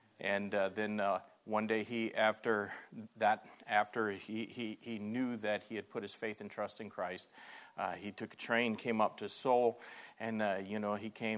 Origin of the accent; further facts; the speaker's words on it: Hamilton, Ontario, Canada; also born or lived in Zealand; I was born in Zealand and raised up in Hamilton, just south of Holland. And when I was about 4 or 5 years old, our family attended Robinson Baptist Church in that building over there.